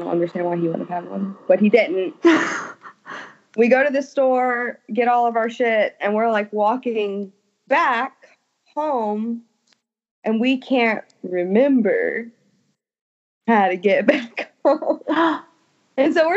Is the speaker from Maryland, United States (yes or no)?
no; New Orleans, Louisiana, United States; telling someone that I was from New Orleans